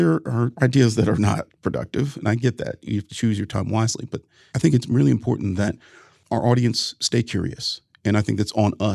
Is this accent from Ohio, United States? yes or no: yes; Ohio, United States; Sat on stage with J.D. Vance, the author of Hillbilly Elegy and now a Senate candidate in my home state of Ohio.